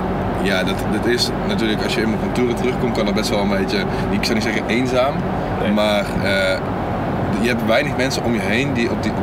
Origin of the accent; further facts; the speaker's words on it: North Brabant, Netherlands; ik ben wel wat dat betreft ben ik wel echt een Brabander.